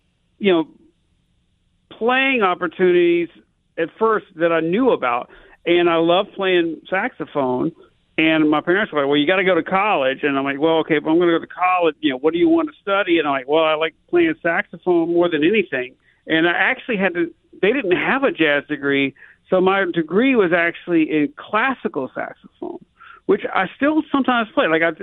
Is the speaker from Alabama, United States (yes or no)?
yes; Alabama, United States; moved away as an adult; now in New Orleans, United States; But I know I grew up in Alabama, and even though I've been here 30 years, I'm still not native here.